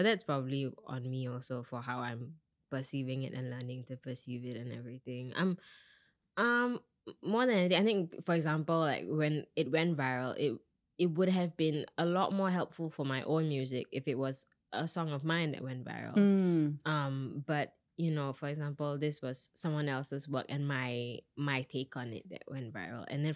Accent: Singapore; I'm from Singapore

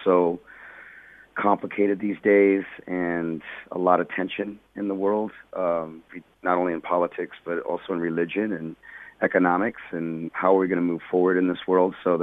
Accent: Portland, Oregon, United States; I think it rains just as much, if not more, in my hometown in Portland, Oregon, than it does here.

